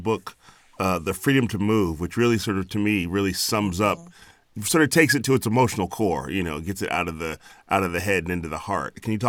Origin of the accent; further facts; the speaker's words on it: Chicago, Illinois, United States; I grew up in Chicago.